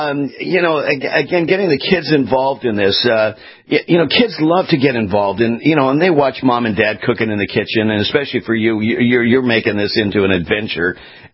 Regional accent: Los Angeles, California, United States; I was born and raised in Los Angeles. I'm now based in the East Coast.

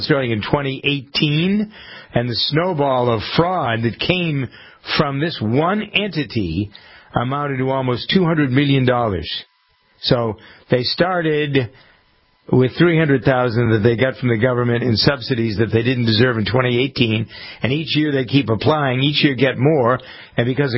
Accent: Massachusetts, United States; The story from the Bay State, my home state, this weekend

